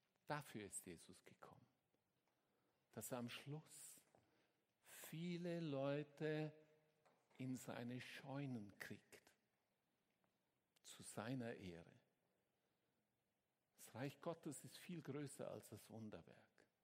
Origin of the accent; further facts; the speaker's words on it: Switzerland; ich bin auch Ausländer, ich bin Schweizer.